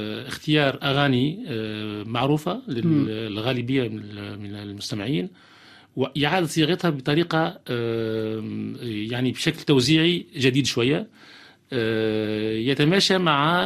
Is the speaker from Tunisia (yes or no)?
yes; Tunisia; أنا من تونس